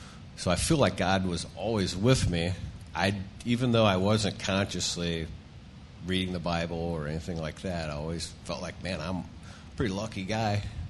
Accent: Atlanta, Georgia, United States; I grew up in Atlanta, Georgia, in a single-parent home.

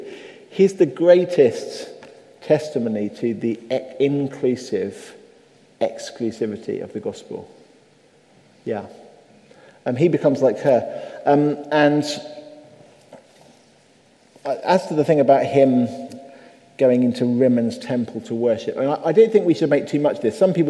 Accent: Pakistan; I am a Pakistani, right? Oh, you're so Islamophobic. No, I was a Muslim.

